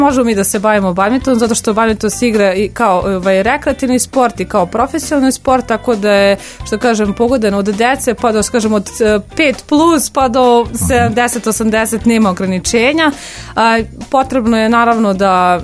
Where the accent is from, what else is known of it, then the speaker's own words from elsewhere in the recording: Kovin, Vojvodina, Serbia; ja sam inače iz Kovina